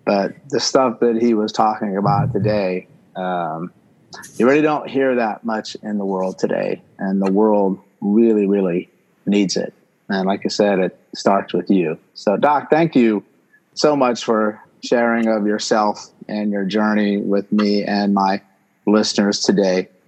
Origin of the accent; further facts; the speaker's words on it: Martinsville, Virginia, United States; I'm actually from Virginia. I grew up in Martinsville, Virginia.